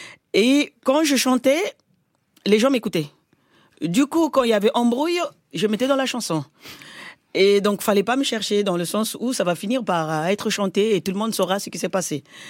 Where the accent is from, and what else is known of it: Kimbedi, Bouenza, Republic of the Congo; born or raised there